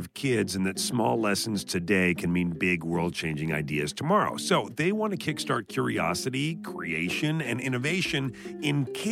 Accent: Canada; I'm Canadian, but also very fairly, I guess, waspy background.

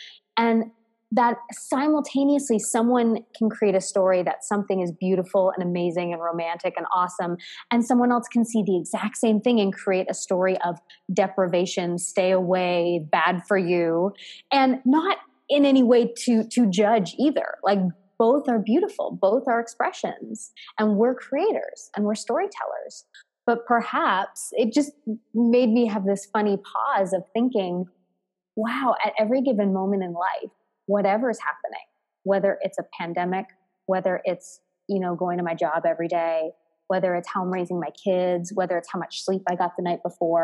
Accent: Canada; I'm actually a dual citizen, but Canada is my home country.

